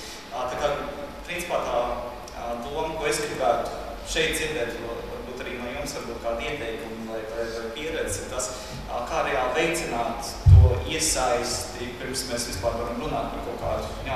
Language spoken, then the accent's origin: Latvian; Dublin, Leinster, Ireland; Latvian is a second language; now in Latvia; es esmu no Dublinas.